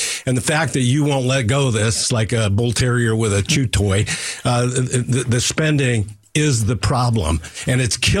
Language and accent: English; Mesa, Arizona, United States; I grew up in Mesa, graduated from Mesa High, been there, raised my family there.